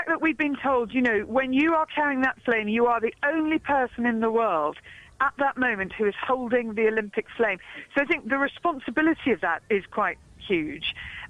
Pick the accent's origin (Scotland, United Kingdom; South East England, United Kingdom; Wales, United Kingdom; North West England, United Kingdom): South East England, United Kingdom; Kingsclere; You know, I grew up in Kingsclere.